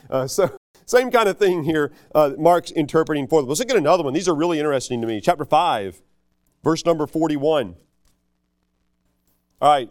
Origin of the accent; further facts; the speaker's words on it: England, United Kingdom; No, we won't either. We're English.